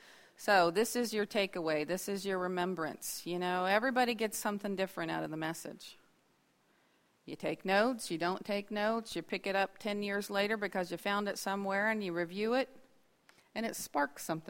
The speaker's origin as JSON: {"language": "English", "town": "Mineral Wells", "region": "West Virginia", "country": "United States", "said": "I am from Mineral Wells, West Virginia. And if you know anything about West Virginia, that's somewhat on the Ohio River near Parkersburg."}